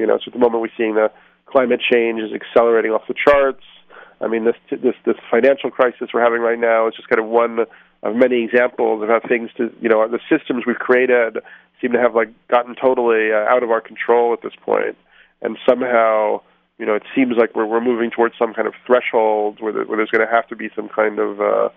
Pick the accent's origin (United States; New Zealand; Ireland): United States; New York City, New York; but I grew up in New York, so I saw them being constructed, and they really changed kind of like the frequency of the city